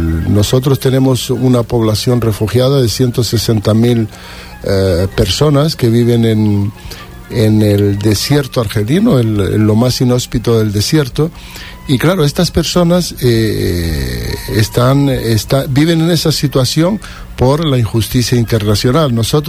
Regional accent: Western Sahara; nosotros como República Saharaui tenemos relaciones diplomáticas con Venezuela desde hace muchos años

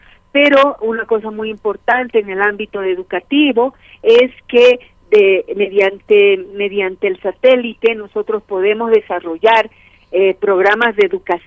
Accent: Bolivia; Es una alegría muy grande la que tenemos como bolivianos

